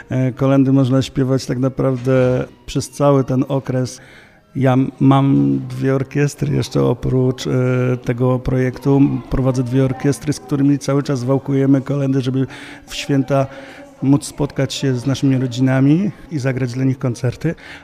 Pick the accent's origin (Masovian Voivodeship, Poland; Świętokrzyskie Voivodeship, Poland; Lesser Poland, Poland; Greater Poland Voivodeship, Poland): Greater Poland Voivodeship, Poland; Lisków; ja jestem z Liskowa